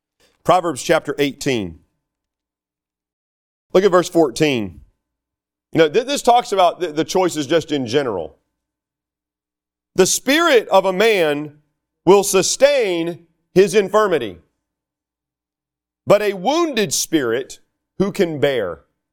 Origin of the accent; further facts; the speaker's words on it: North Carolina, United States; Can't, never, could. That's North Carolina right there. That can fall back into my accent.